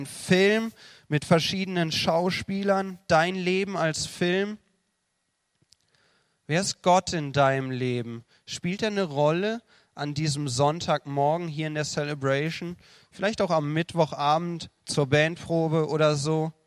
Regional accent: Central Germany, Germany; zumindest da oben in der Mitte Deutschlands, wo ich herkomme, gibt's diese Verkehrsübungsplätze.

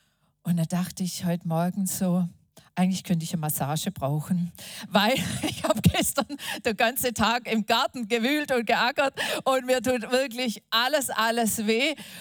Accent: Dettingen an der Erms, Baden-Württemberg, Germany; wir kommen hier aus der Ecke, mein Mann und ich aus Dettingen-Erms. Da sind wir aufgewachsen

